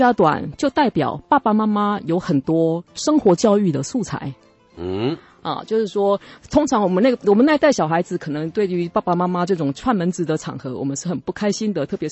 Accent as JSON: {"language": "Chinese", "country": "Taiwan", "said": "那我是本省人"}